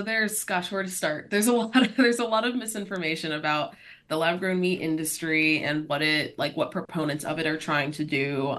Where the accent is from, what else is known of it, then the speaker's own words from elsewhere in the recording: Miami, Florida, United States; especially in a place like Florida, where I'm a born and raised Floridian. I'm from Miami, and sea level rise is actively happening